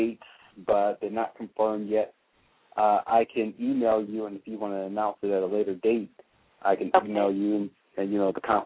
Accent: Flint, Michigan, United States; We're all from Flint.

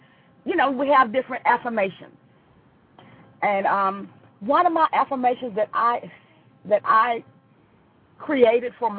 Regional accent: Texas, United States; from Texas.

